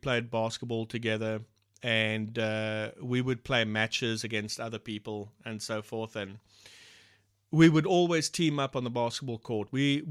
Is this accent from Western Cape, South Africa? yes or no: no; Lorraine, Eastern Cape, South Africa; And by the way, Shane and I grew up in Lorraine, and both of us had moved by this time.